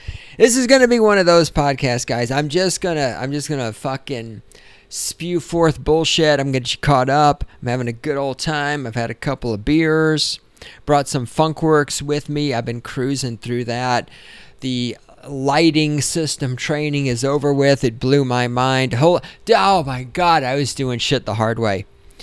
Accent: the South, United States; accent: southern; Right now, Aaron Cleary is making fun of my southern accent when I say theater.

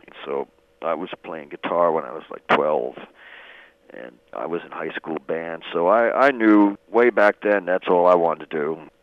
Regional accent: Woodstock, New York, United States; Luckily, I grew up with these tunes. They came from my hometown in Woodstock, New York.

